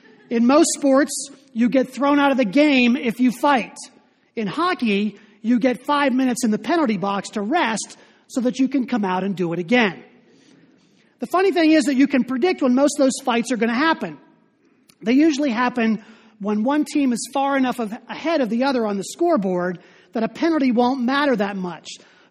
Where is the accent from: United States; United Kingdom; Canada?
United States; Pittsburgh, Pennsylvania; moved away; I am a rabid fan of my hometown Pittsburgh sports teams. Even though we've been living out west for 15 years, it's an indicator that the old Pittsburgh adage is true.